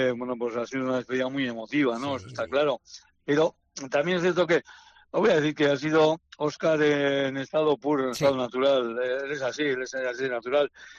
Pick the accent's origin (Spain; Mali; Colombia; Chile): Spain; La Guardia; somos de la misma edad y siempre hemos sido también de como te digo, de Atleti. Entonces, el que alguien de tu pueblo, un pueblo como La Guardia, que apenas somos 1.500 habitantes